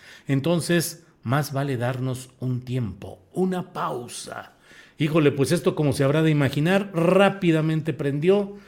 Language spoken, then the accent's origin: Spanish; Tepetitán, Tabasco, Mexico; si de por sí me cuestionan porque soy de Tepetitán, aldeano, no implica un comentario.